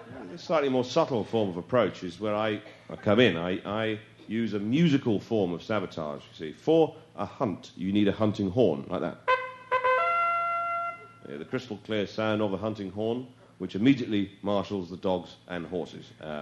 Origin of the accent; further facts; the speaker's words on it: South West England, United Kingdom; I grew up in Britain in an area called the West Country. It's the West Country. It's a rural area, quite a country area.